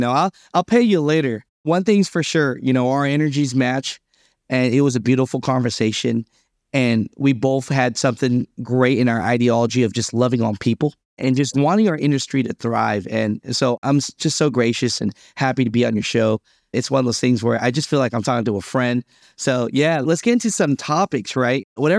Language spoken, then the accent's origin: English; Hayward, California, United States; born there; background, my heritage, you know, we're Vietnamese. And so we came over here, my family did, and I was born in Hayward, California, right? So I'm proud to be Vietnamese, but man, American first, man.